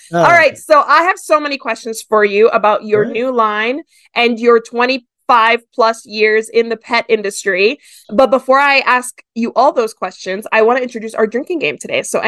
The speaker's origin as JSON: {"language": "English", "town": "Miami", "region": "Florida", "country": "United States", "tie": "born or raised there", "said": "Oh, I grew up in Miami. Of course I know what a Cuba Libre is."}